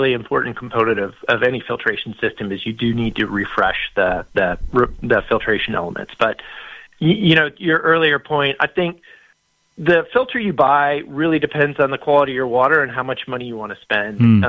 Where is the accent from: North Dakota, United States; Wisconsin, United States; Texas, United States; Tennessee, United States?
Wisconsin, United States; Milwaukee; I'm from Milwaukee, and there was a cyst outbreak in the municipal water in Milwaukee, you know, 20, 30 years ago that got my mom sick.